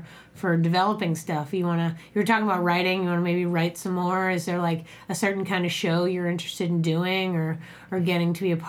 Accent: Boston, Massachusetts, United States; moved away as an adult; now in Austin, United States; Because when I lived in Boston, Massachusetts, I lived there from, you know, 0 to 18.

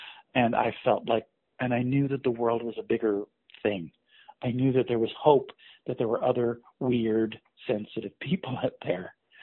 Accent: Ontario, Canada; now in United States; Because, okay, I say I'm from Toronto. I'm not from Toronto. I'm from a little town 45 minutes north of Toronto. It's just easier to say I'm in Toronto.

